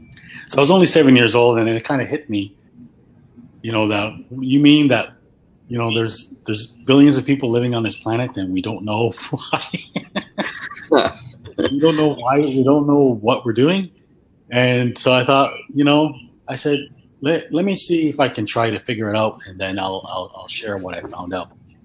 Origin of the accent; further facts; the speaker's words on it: Montreal, Quebec, Canada; also born or lived in Africa; I was born and raised in Montreal. I lived a few years when I was a kid in Africa.